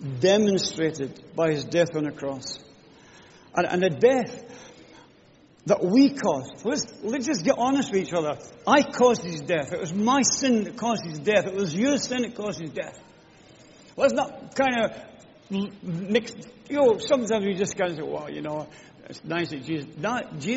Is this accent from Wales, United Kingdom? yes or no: no; Scotland, United Kingdom; in case you don't know, and in case my accent confuses you, I'm a Scot. I'm not Welsh. I'm not Irish. I'm a Scotsman.